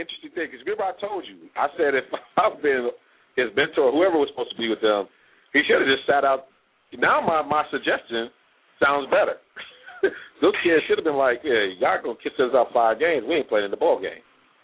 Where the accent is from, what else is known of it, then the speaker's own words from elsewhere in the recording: Michigan, United States; I'm from Michigan, but I hate anything on our Midwest economy like this.